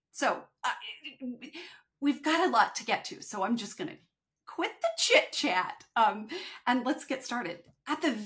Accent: Kansas, United States; I'm from Kansas, so forgive me.

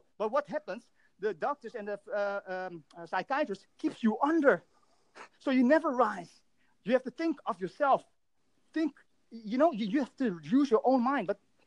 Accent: Indonesia; now in Amsterdam, Netherlands; So, but I'm originally from Indonesia.

